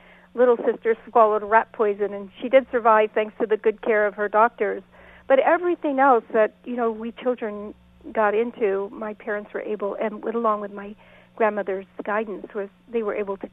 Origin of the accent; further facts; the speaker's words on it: California, United States; You know, I grew up in Sonoma County, actually, is where I spent the first 30-something-odd years of my life.